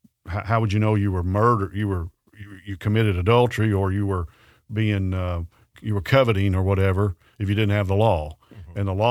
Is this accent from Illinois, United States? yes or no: no; Murray, Kentucky, United States; because I grew up in Murray.